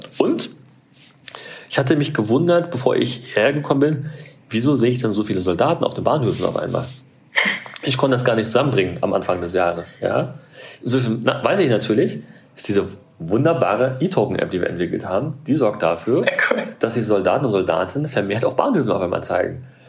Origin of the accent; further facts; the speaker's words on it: Berlin, Germany; Ich bin aus Berlin, ne, da braucht man das nicht.